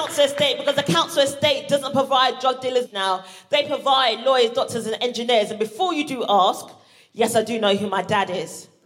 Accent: Barbados; now in United Kingdom; you can tell from my accent, I do not have a Barbados accent. That's because I've been living in the UK for a very long time, to the point where I now have got a British passport.

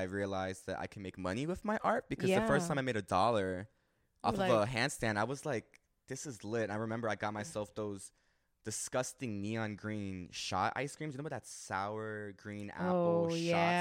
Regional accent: Bushwick, New York, United States; So, yeah, like growing up in Bushwick and when you were a gay kid back in the days, obviously it's different now.

